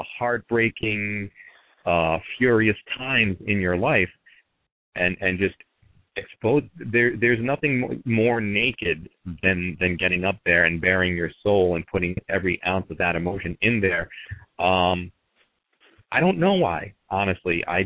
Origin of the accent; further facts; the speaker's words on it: Providence, Rhode Island, United States; I'm being from Providence, Rhode Island. We've got a very strong slam team.